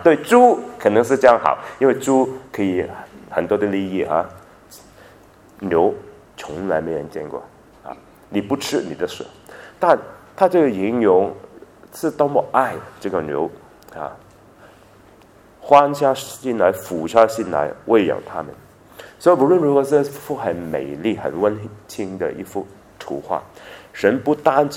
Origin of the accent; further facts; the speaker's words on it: Guangdong, China; accent: Cantonese; 我们广东话就有一句